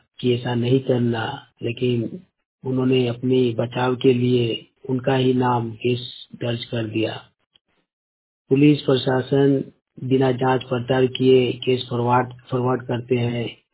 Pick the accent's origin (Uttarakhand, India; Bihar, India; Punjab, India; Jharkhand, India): Jharkhand, India; सरन कसमार पंचायत से हूँ, जिला बोकारो राज्य झारखंड का रहने वाला हूँ।